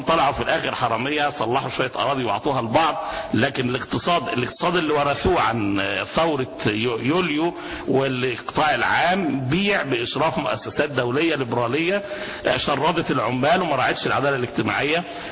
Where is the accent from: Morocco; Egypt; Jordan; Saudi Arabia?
Egypt; عندنا في مصر في ممارسات ان الليبراليين حكموا مصر